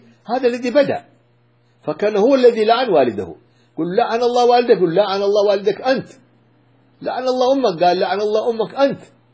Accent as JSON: {"language": "Arabic", "country": "Yemen", "said": "وهكذا في بعض القبائل عندنا في اليمن"}